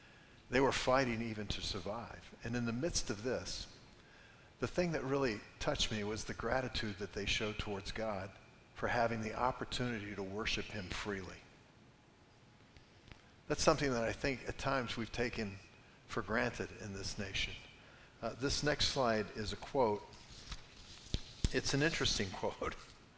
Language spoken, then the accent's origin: English; the South, United States; I come from the South. In the South, there's such a thing as just good manners.